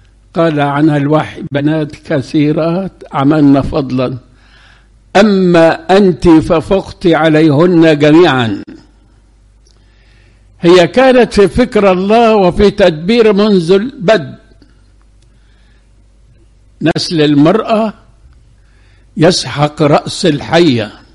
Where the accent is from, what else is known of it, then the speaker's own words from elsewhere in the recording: Egypt; ونحن كمصريين نحب العذراء